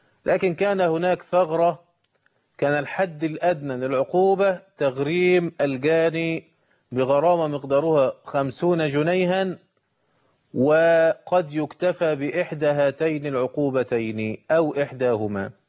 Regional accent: Egypt; وتدرجه في جداول كما يحدث عندنا في مصر. عندنا 6 جداول في قانون المخدرات.

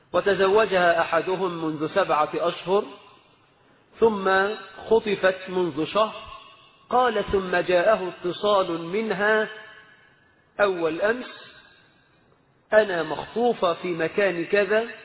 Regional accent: Egypt; فاللهم اجعل بلدنا مصر آمنة مطمئنة رخاء سخاء يا رب العالمين.

